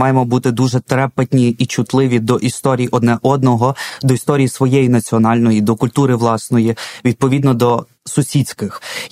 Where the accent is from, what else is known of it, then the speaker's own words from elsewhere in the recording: Kyiv, Ukraine; Там революція на граніті, помаранчева революція. Я досі, там мені 4 роки, я маленький киянин